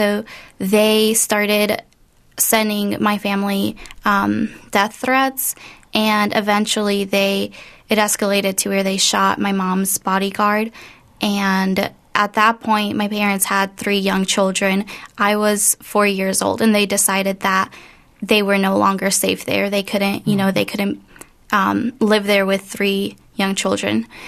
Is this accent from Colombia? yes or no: yes; Colombia; moved away; yeah. And I am from Colombia. My family and I moved here in early 2000.